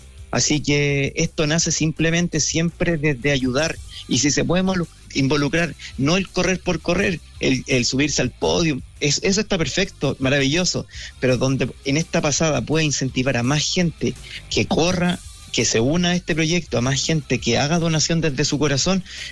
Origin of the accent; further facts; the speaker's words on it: Molina, Maule, Chile; voy a terminar corriendo aquí en mi ciudad natal, desde el Radal hasta la Plaza de Molina.